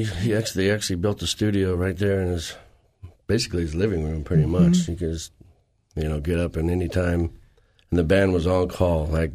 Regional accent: San Diego, California, United States; Growing up in San Diego, he never heard it.

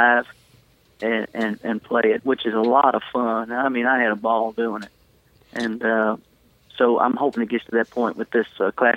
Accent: the South, United States; I'm from the South and everything, and I love that song.

